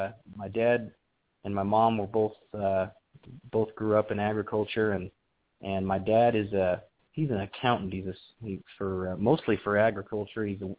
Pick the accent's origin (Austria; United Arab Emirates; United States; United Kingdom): United States; Utah; Well, Gary, I grew up here in Utah, and I tell people I grew up here, and I plan to die here in Utah.